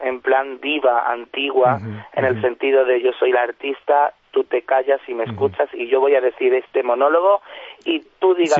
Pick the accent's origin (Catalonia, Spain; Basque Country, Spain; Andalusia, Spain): Andalusia, Spain; accent: Andalusian; lo hablo con acento andaluz, pero bueno, lo hablo como puedo